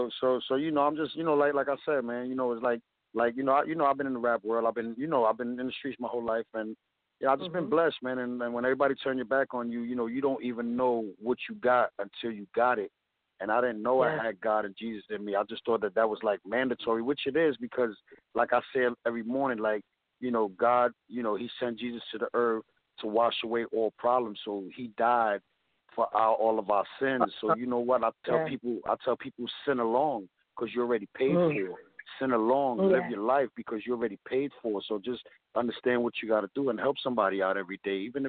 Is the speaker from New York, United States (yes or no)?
yes; Bronx, New York, United States; We're from the Bronx. We're born and raised in the Bronx and the five boroughs.